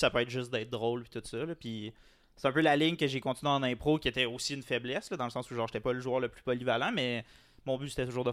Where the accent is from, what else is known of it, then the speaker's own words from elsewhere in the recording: Gatineau, Quebec, Canada; Ouais, je viens de Gatineau.